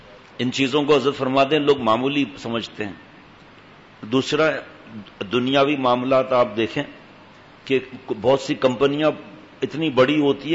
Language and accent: Urdu; Karachi, Sindh, Pakistan; born there; ہم یہاں کراچی میں، بابا کراچی آ گئے تھے، پیدائش کراچی کی